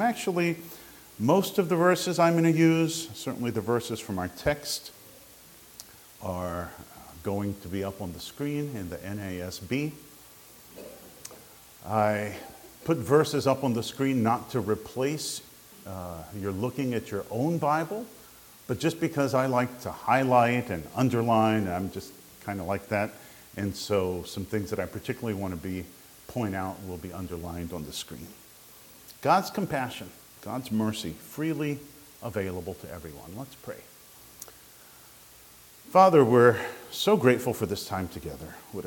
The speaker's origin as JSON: {"language": "English", "country": "Uruguay", "tie": "born or raised there", "lives_now": "Chicago, United States", "said": "Uruguay is real small, so we don't talk about North and South. I grew up in Uruguay."}